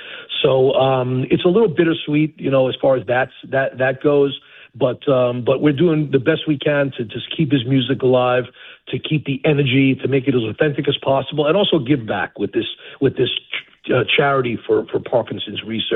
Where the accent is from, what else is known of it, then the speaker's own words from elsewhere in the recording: New York, United States; I am from New York, so I have a little bit of the same accent that he has.